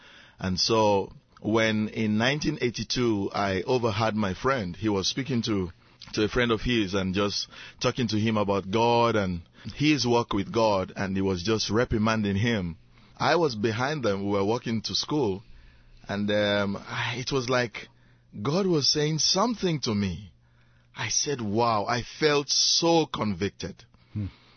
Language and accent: English; Sierra Leone; Oh, I come from West Africa. You know, Sierra Leone was once a British colony. English is taught in school. It's an official language. So that's why I speak English this way.